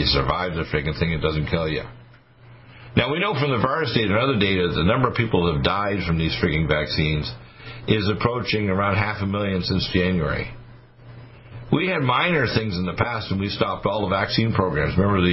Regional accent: Detroit, Michigan, United States; born there; I was born in Detroit. I could be a U.S. president because I was born in Michigan. All right? My mother was born in North Dakota.

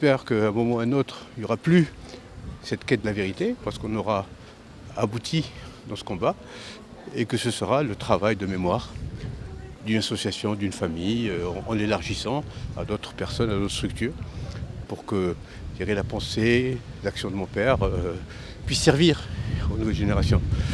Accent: Belfort, Bourgogne-Franche-Comté, France; Je viens de Belfort. D'autre côté.

